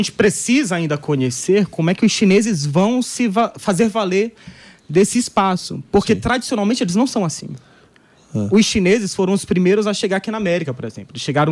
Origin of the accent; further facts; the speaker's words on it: São Luís, Maranhão, Brazil; Na minha cidade natal, São Luís, eles tentaram construir um porto recentemente.